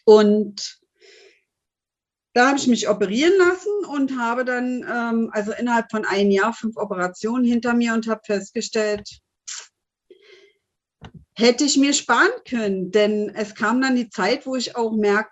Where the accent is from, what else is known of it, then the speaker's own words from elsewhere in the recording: Berlin, Germany; bin 49 Jahre jung und komme eigentlich aus Berlin. Durch einen dummen Zufall oder durch einen wunderschönen Zufall, kann man ja auch sagen, bin ich in der Schweiz gelandet, in Zürich, also nahe bei Zürich jetzt, da wohne ich am längsten.